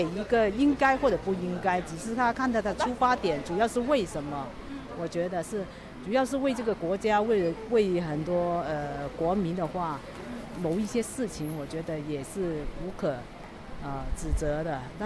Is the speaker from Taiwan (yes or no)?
no; China